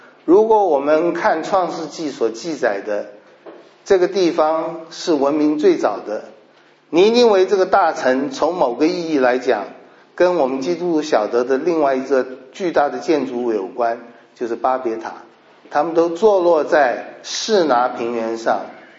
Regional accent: Taipei, Taiwan; 各位可能在中国大陆比较少看到这种情形，我在小时候在台北还看得到

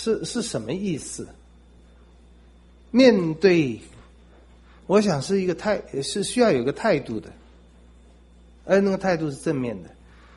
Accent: China; 我们中国人真是很喜欢读书，很喜欢上学。

